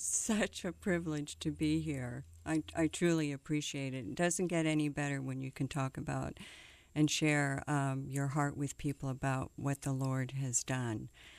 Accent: Coronado, California, United States; born there; I was a daughter of a naval officer, and as such, we lived literally around the world. I was born in Coronado, California

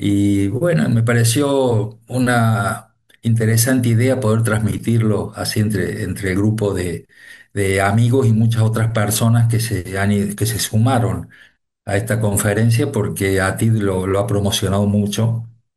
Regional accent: Córdoba, Argentina; moved away; vengo de Argentina, como te darás cuenta por mi acento.

